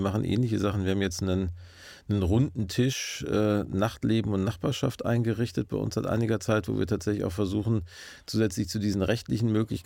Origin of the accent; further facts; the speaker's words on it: Hamburg, Germany; Ich muss jetzt als Hamburger einmal sagen